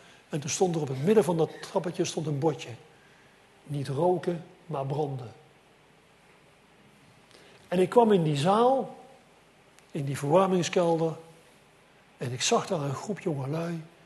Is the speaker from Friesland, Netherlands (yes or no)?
no; Sliedrecht, South Holland, Netherlands; waar ik vandaan kom, in Sliedrecht